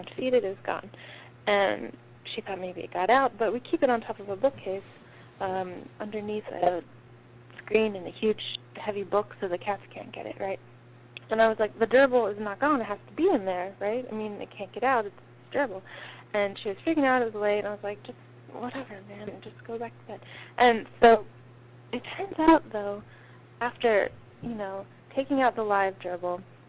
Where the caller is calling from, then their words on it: Houston, Texas, United States; I'm calling from